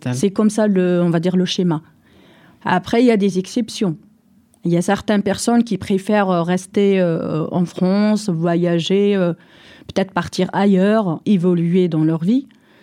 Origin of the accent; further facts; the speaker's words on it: Algeria; born there; Je suis née en Algérie, mais je me sens française, même si je ne suis pas naturalisée.